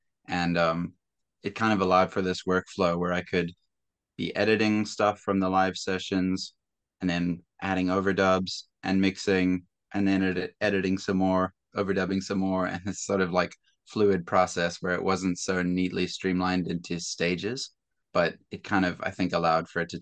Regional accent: Zimbabwe; born or raised there

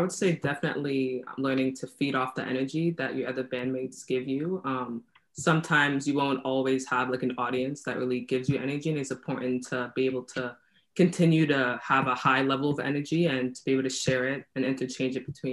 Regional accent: Canada; born there; Yes, I was also born in Canada.

